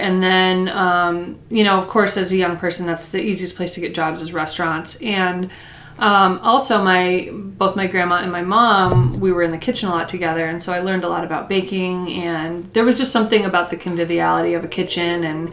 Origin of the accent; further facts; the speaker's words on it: Saranac Lake, New York, United States; Well, I started when I was probably 15 and I worked at a pizza parlor in my hometown of Saranac Lake.